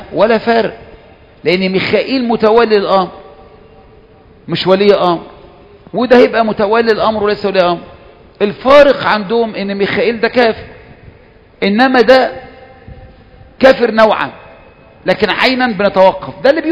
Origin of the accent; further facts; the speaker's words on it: Egypt; واحنا مصريين كده، احنا مصريين تدغدغ عواطفنا